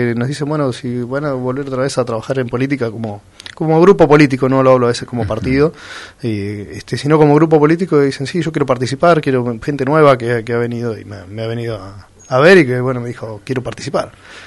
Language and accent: Spanish; Pinamar, Buenos Aires Province, Argentina; born there; yo nací en Pinamar